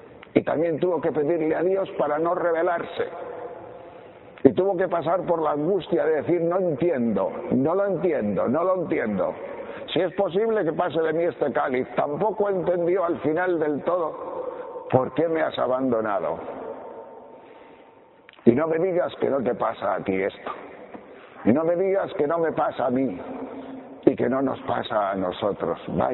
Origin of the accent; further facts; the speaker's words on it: Tejerina, Castile and León, Spain; now in Palencia, Spain; yo soy un pueblo de la montaña de León, Tejerina, cerca de Riaño, aunque mi familia ya lleva aquí en Palencia 50 años, más de 50 años.